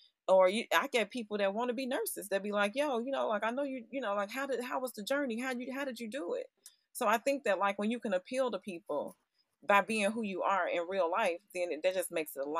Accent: Chicago, Illinois, United States; I'm from Chicago. I actually started in LA, but I had to go improve myself.

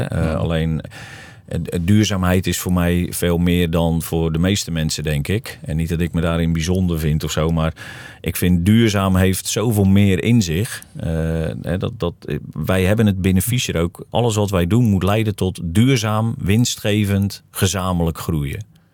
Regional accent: Netherlands; als je daar als Hollander komt

